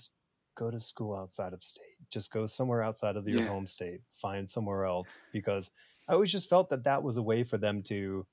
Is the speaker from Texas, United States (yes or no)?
no; Connecticut, United States; I mean, I went to school in New York City from growing up in Connecticut